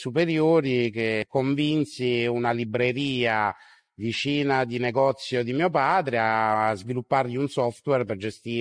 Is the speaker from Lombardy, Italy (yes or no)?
no; Naples, Campania, Italy; accent: Neapolitan; io vengo da una famiglia di commercianti napoletana, il mio accento, diciamo, non nasconde le origini